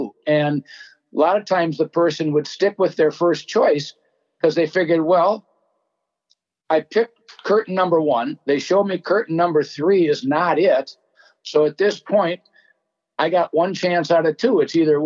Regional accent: St. Paul, Minnesota, United States; I said, I come from Minnesota, St. Paul.

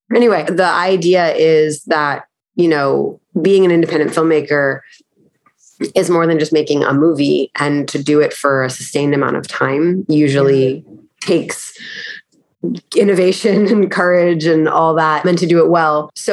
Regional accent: New York, United States; Oh, originally I'm from New York.

